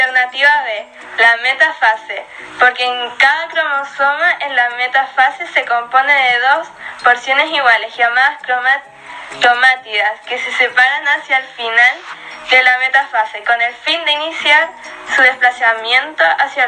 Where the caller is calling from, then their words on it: Lo Barnechea, Santiago Metropolitan Region, Chile; Desde La Barnechea, en Santiago.